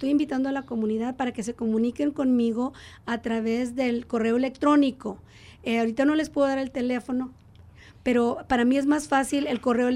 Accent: Mexico; now in United States; nosotros como mexicanos y mexicanas en este país, que somos familiares de 3.5 millones de trabajadores que vinieron a apoyar a Estados Unidos en la Segunda Guerra Mundial

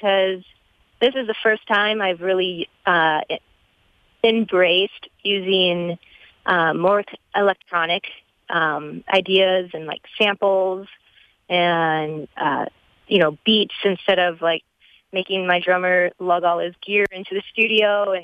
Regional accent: Minnesota, United States; Good thing I'm a Minnesotan.

